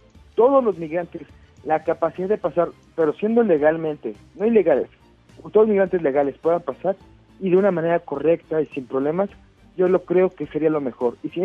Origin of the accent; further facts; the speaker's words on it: Mexico; yo, como mexicano, prefiero que el que entre a México entre de una manera ordenada